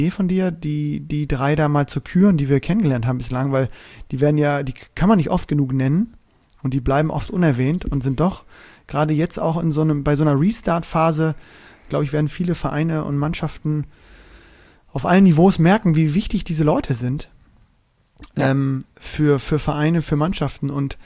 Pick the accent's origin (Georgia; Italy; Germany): Germany; Bremen; weil er eben mich als Bremer bei vielen Veranstaltungen begleitet hat